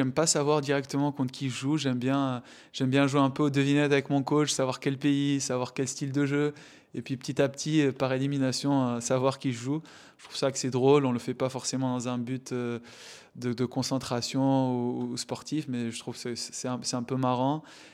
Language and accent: French; Tunisia; Je crois que je suis le deuxième tunisien de l'histoire à jouer des grands chelems après Malek.